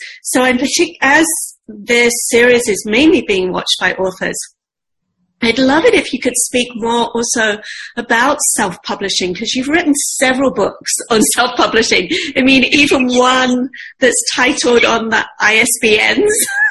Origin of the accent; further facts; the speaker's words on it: London, United Kingdom; And I grew up in the East End of London, which, on a side note, was the poorest area of Britain per capita growing up.